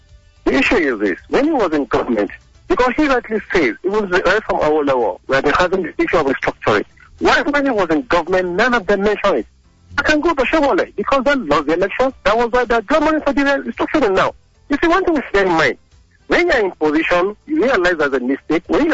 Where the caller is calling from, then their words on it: Osogbo, Osun, Nigeria; I'm calling from Oshogbo.